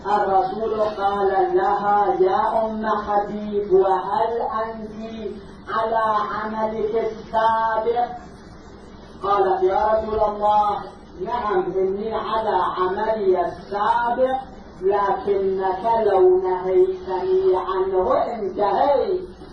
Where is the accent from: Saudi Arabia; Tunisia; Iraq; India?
Iraq; وما أدري لماذا عندنا في العراق مو موجود في الخارج